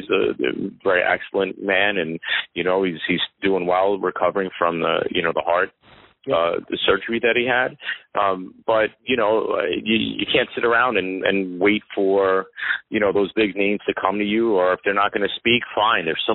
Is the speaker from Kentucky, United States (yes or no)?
no; New York City, New York, United States; just talk about their experience about growing up in New York City, and then what they did to get to the major leagues, because it's relatable to someone like myself who went through it